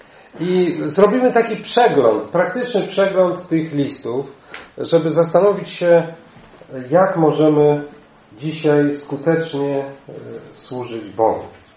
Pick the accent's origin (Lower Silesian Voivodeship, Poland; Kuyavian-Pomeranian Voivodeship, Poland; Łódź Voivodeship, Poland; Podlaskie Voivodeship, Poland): Kuyavian-Pomeranian Voivodeship, Poland; Toruń; now in Kozienice, Poland; bo ja z Torunia pochodzę. Od 5 lat jestem żonaty, mieszkam w Kozienicach, województwo mazowieckie, wschodnia część jego, niedaleko Radomia.